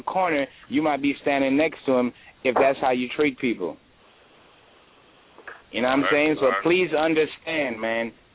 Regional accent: Jamaica; Cherokee Indian, Irish, Jewish, and British. Well, I should say Anglo-Saxon. So I have 7 different nationalities running in my blood, and I'm from Jamaica.

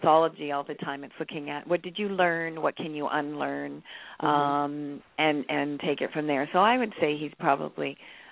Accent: Ottawa, Ontario, Canada; I'm from Canada, Ottawa, Ontario, and I did university here.

